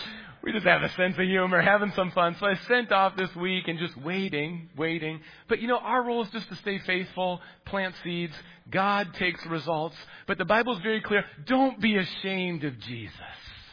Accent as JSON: {"language": "English", "region": "Minnesota", "country": "United States", "tie": "born or raised there", "said": "I grew up in Minnesota."}